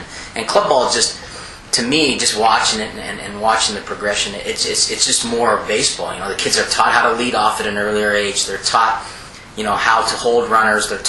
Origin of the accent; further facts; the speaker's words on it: Arizona, United States; Yeah, I grew up in Arizona.